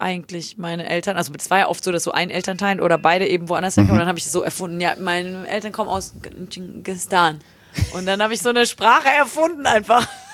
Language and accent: German; Cologne, North Rhine-Westphalia, Germany; born or raised there